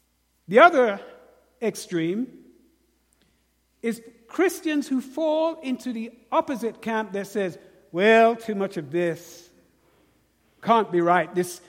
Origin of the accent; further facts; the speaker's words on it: United Kingdom; accent: British; I lived in the southern Alabama with my British accent.